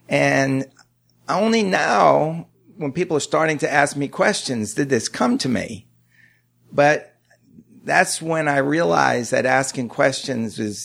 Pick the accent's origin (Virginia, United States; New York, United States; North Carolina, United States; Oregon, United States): New York, United States; Yonkers; also born or lived in Brooklyn; Born in Brooklyn and moved to Yonkers, New York, where I did second grade and third grade.